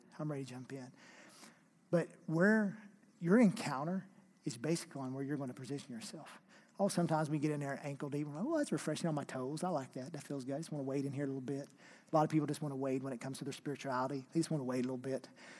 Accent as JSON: {"language": "English", "region": "Oklahoma", "country": "United States", "said": "I'm from Oklahoma. I didn't know that, you know."}